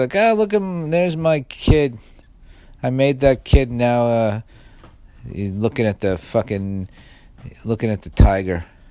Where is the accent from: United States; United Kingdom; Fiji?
United States; Staten Island, New York; I grew up in Staten Island. No one's, it's part of New York City, but nobody's a tourist of Staten Island.